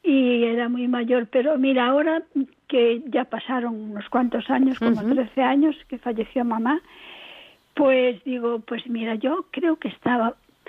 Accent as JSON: {"language": "Spanish", "town": "Ourense", "region": "Galicia", "country": "Spain", "moved": "yes", "said": "yo soy de Orense. Y vine para aquí cuando falleció mi marido y mi mamá"}